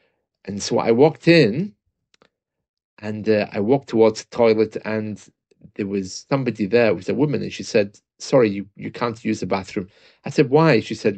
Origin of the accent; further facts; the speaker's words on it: United Kingdom; I came out and had to apologize because I'm British.